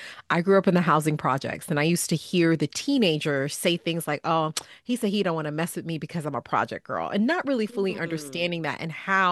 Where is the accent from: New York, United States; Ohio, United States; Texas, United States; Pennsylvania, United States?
New York, United States; Bronx; And so I am a girl from New York. I'm a little girl from the Bronx